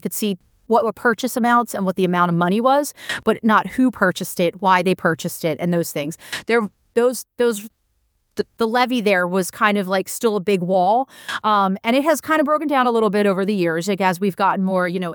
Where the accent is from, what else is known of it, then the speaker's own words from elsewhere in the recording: Philadelphia, Pennsylvania, United States; And look, I grew up in Philadelphia.